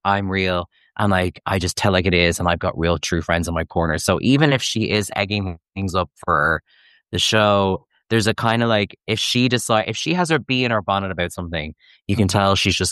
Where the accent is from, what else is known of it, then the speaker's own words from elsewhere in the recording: Ireland; because as an Irish person, a lot of the monarchy talk on the show makes my eyes roll back in the back of my head a little bit.